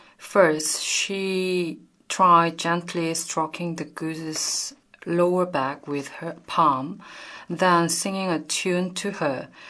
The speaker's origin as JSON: {"language": "English", "region": "Seoul", "country": "South Korea", "second_language": "English", "said": "I'm originally from South Korea, Seoul. Seoul is really big city, as you know, probably. It's crazy."}